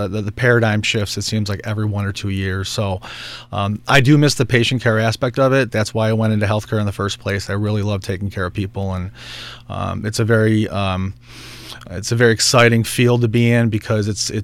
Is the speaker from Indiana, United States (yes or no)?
no; Buffalo, New York, United States; I am born and raised in Buffalo, New York. I still live in Buffalo, New York.